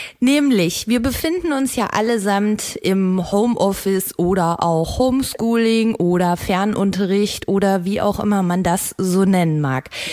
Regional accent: North Rhine-Westphalia, Germany; Meine Heimat, es ist wirklich wunderschön.

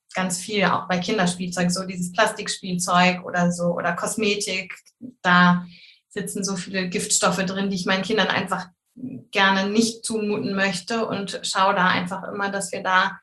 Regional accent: Hamburg area, Germany; ich komme aus der Nähe von Hamburg und ich bin Mama von zwei kleinen Jungs, die sind 5 und fast 8.

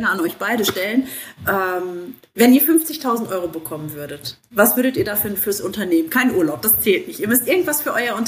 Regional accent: Bielefeld, North Rhine-Westphalia, Germany; ich komme ja aus Bielefeld, Dr. Oetker ist ja hier

